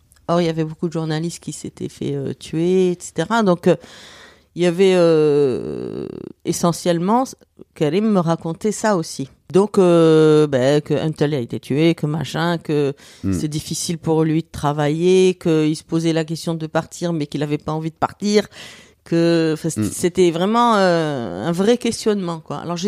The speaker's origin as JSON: {"language": "French", "town": "Marseille", "region": "Provence-Alpes-Côte d'Azur", "country": "France", "said": "Donc moi, je viens de Marseille."}